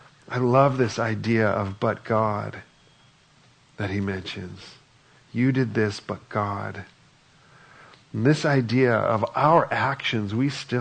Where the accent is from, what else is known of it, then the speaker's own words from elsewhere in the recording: California, United States; we're both from Southern California.